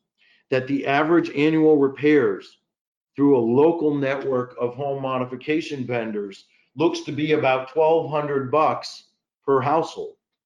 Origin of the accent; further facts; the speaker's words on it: Detroit, Michigan, United States; in looking at my hometown of Detroit, which is certainly an underserved community